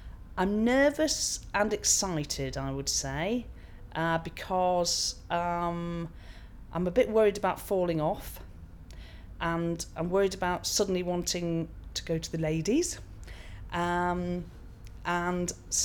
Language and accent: English; North West England, United Kingdom; also born or lived in London; I grew up in a very landlocked place. I grew up in Cheshire near Manchester, and I've gravitated down south and also to the sea.